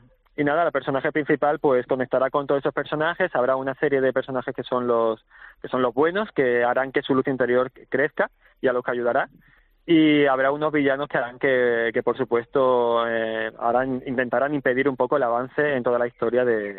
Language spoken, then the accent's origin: Spanish; Estepona, Andalusia, Spain; now in Málaga, Spain; yo soy de Estepona, vivo aquí ya en Málaga desde muchísimos años